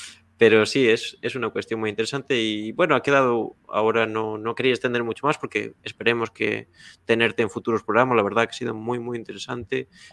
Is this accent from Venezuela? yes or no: no; Galicia, Spain; yo no soy de UDE, pero soy de un sitio aún más pequeño y más apartado del mundo, que es un... que es un pueblecito de aquí de Galicia en el que en el invierno somos como mucho 30 de personas